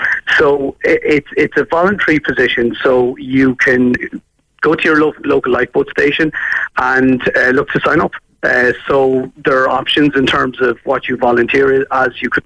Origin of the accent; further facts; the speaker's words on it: Monkstown, Munster, Ireland; also born or lived in Cork; I suppose I grew up in Monkstown and Cork, and you know, the Dublin style of life was probably blunting my accent a bit. But I grew up by the water